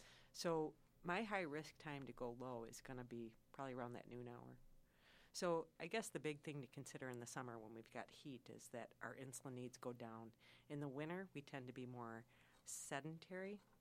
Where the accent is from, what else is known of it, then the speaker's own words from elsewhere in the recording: Waukegan, Illinois, United States; you know, I'm from Waukegan, and everybody says mispronounced that too.